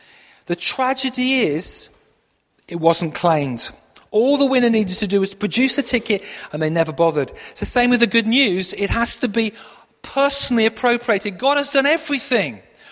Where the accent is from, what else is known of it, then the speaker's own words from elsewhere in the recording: Yorkshire and the Humber, United Kingdom; born there; I was born near Doncaster, so it's okay.